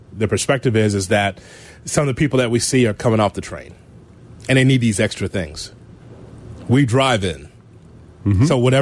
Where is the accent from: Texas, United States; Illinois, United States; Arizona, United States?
Illinois, United States; Chicago; I'm from Chicago. In a major market, I expect the best